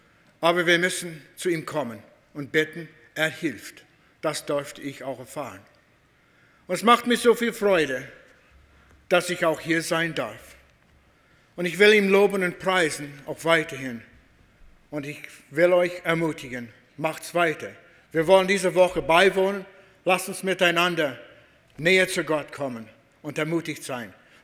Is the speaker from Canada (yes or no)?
yes; Canada; German is a second language; Wir kommen aus Kanada. Wir haben Bilder gesehen, aber nie hier gewesen.